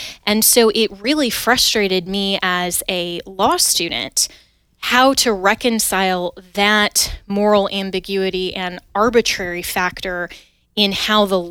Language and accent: English; Colorado, United States; so I ended up transferring back to my home state of Colorado and graduating from Colorado State in journalism.